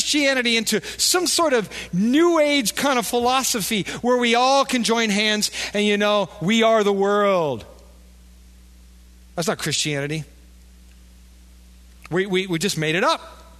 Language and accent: English; Wisconsin, United States; I mean, we're from Wisconsin. We love milk, right?